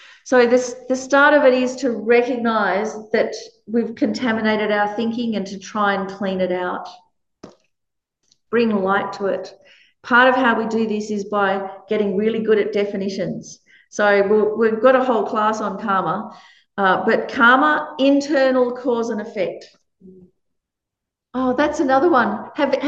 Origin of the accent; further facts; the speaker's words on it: Australia; even though I was brought up a Buddhist, but I was brought up in Australia.